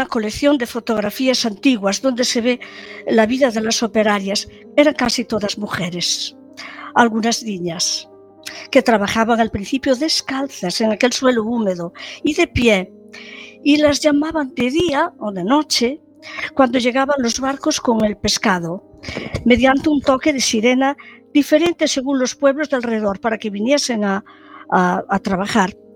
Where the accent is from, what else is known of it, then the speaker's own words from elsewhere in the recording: Galicia, Spain; Yo que soy de Puerto de Mar, pues de Puerto de Mar, en concreto de la ría de Muros y Noia